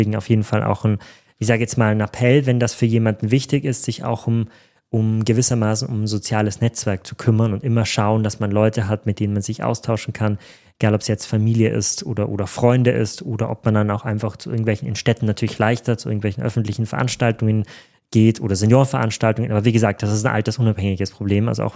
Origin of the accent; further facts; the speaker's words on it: Tyrol, Austria; Ich komme aus Grenznähe, aber noch auf der österreichischen Seite.